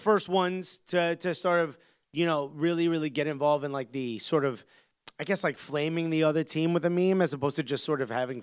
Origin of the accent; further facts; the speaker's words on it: New York, United States; I'm a New Yorker. I'm used to walking.